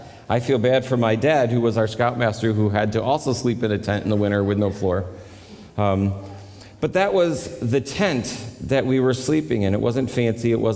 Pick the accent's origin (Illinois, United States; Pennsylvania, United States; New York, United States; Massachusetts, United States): New York, United States; And I'm from New York, and so it was really wintry.